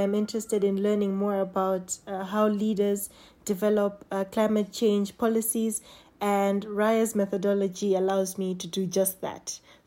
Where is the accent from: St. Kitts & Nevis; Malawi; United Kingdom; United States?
Malawi; now in Spain; I am from Malawi. I am currently studying at IE University in Spain